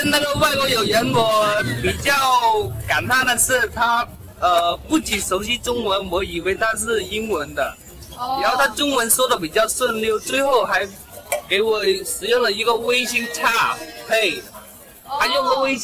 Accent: China; 对，你应该也知道，我们中国人尤其喜欢吃那个

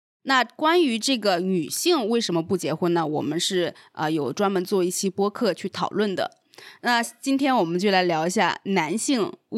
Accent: Jiangxi, China; 因为我就是来自彩礼重灾区江西的。

